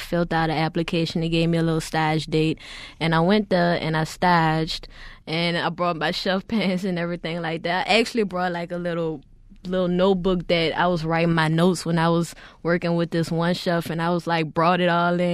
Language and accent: English; New Orleans, Louisiana, United States; also born or lived in Texas, United States; Pretty much, I'm an uptown girl. Born and raised in New Orleans, 21 years. The only year that I left was for the hurricane, and that was to live in Texas, and then we immediately came back.